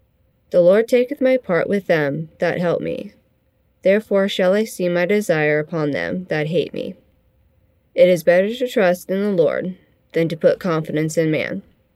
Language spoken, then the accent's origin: English; Vancouver, Washington, United States; I'm from Vancouver, Washington.